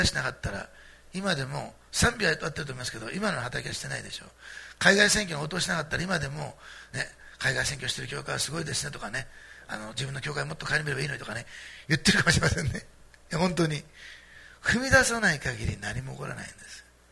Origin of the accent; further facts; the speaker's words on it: Osaka, Japan; で、あの私大阪なんですけど